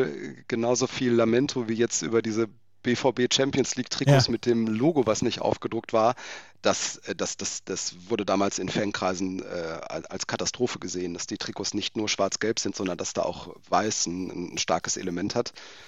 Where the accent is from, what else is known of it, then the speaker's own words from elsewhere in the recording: Lünen, North Rhine-Westphalia, Germany; wir sind im gleichen Viertel aufgewachsen in Lünen.